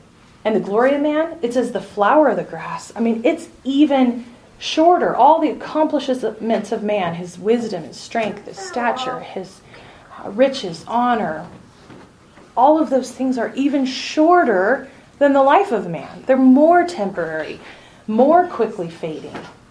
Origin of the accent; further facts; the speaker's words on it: Washington, United States; I grew up in Washington State in the foothills of the Cascade Mountains, right?